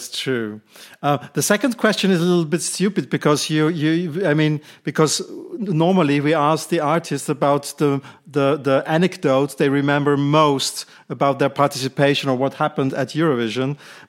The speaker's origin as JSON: {"language": "English", "country": "Netherlands", "said": "I'm from the Netherlands originally, so I'm mostly orange, yes."}